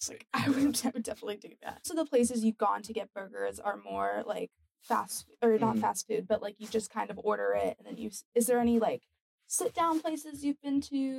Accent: United States; Because I'm American, I'm very curious.

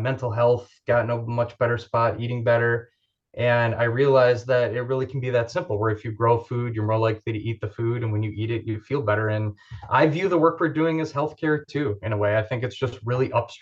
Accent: Wisconsin, United States; moved away; I grew up in Wisconsin, but moved away for many years and figured I'd live in the big city my whole life

